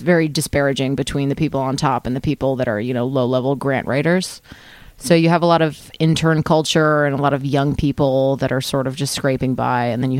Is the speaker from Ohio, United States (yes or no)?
no; Washington, District of Columbia, United States; I'm from Washington, D.C.